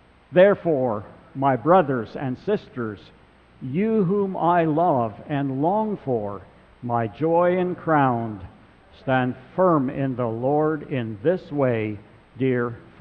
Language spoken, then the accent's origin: English; Canada; We're Canadian.